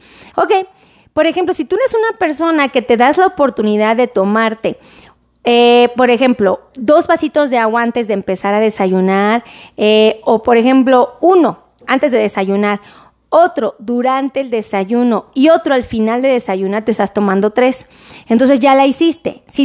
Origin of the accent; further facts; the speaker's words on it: Mexico City, Mexico; yo soy de aquí de la Ciudad de México.